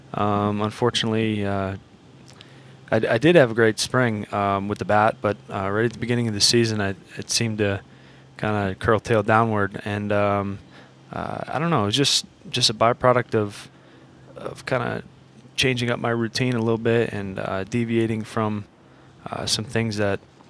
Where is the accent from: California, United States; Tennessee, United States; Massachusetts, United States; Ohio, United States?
Massachusetts, United States; East Longmeadow; East Longmeadow.